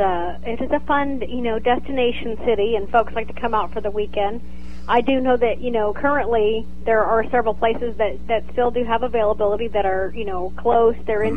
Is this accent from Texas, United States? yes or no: yes; Fredericksburg, Texas, United States; I am a native, Fredericksburg.